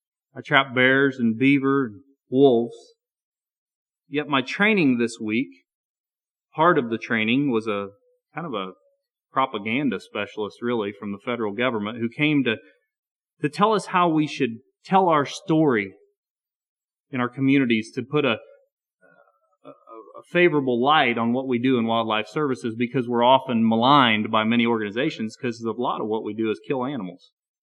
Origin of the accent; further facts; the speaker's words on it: Indiana, United States; I read and heard quite a bit this week about the passage of a religious freedom law in my home state of Indiana.